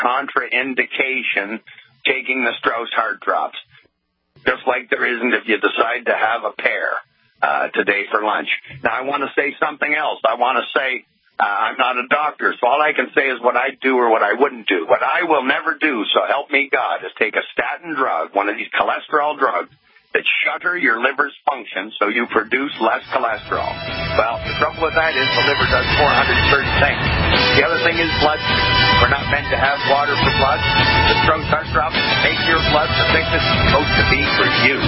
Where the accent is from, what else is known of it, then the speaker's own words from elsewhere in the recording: Missouri, United States; I told you I was from Missouri